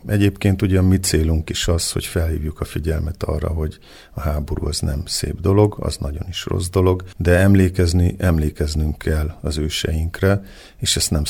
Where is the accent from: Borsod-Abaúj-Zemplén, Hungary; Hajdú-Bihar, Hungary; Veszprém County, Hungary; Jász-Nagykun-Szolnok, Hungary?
Borsod-Abaúj-Zemplén, Hungary; Füzér; Elsősorban otthon Fűzéren voltak ezek a beszélgetések a gyerekként, 14-15 évesen